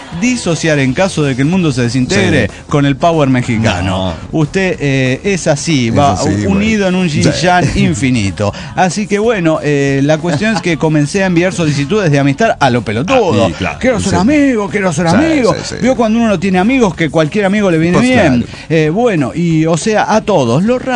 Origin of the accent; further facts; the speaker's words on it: San Luis, Argentina; San Luis, Argentina.